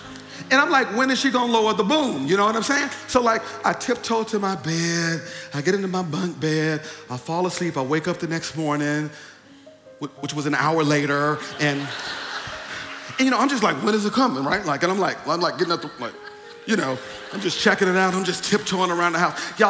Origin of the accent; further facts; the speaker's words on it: the South, United States; I grew up with authoritarian parents. In closing, and I'm from the South, okay? My folks didn't play, okay?